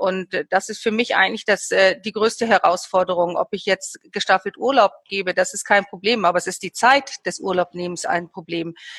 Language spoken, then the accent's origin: German; Lower Saxony, Germany; Also ich komme aus Niedersachsen